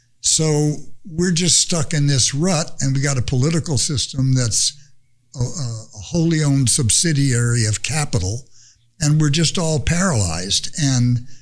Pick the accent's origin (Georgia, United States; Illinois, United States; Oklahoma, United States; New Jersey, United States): New Jersey, United States; Englewood; also born or lived in Delaware Water Gap, Pennsylvania; Raised in Englewood, New Jersey, and the Delaware Water Gap of Pennsylvania.